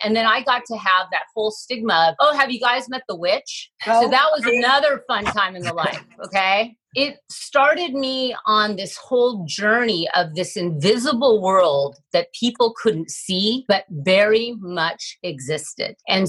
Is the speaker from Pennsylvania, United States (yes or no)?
no; Manhattan Beach, California, United States; growing up in Manhattan Beach had this energy of being free and being by the water and this creative renaissance.